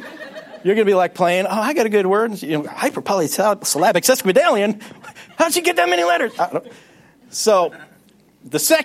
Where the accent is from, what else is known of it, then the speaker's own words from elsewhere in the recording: New York City, New York, United States; I am the son of German immigrants, and I was born in New York City, so I'm a New Yorker. Which means growing up, I talk like this.